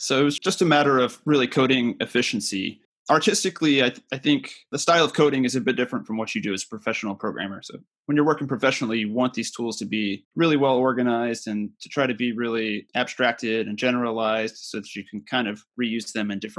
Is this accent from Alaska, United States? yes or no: no; Texas, United States; I grew up in Central Texas, kind of medium-sized town.